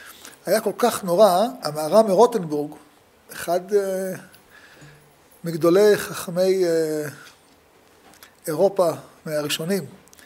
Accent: Jerusalem, Jerusalem District, Israel; born there; אנחנו ברוך השם נולדנו בירושלים, מתפללים בירושלים

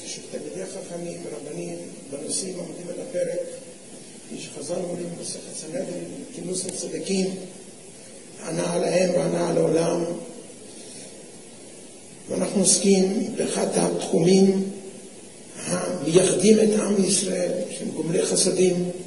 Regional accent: Russia; now in Israel; אני בילדותי הייתי בגן עדן של הפועלים, זה רוסיה הסובייטית.

